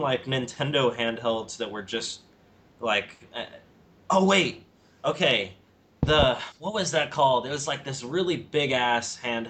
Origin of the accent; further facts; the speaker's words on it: Texas, United States; But I was from Texas, so I was, you know, very different from them.